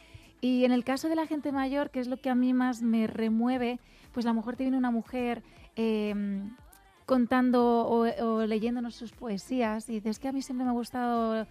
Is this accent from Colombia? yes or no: no; Madrid, Community of Madrid, Spain; Sí, de Madrid, Madrid.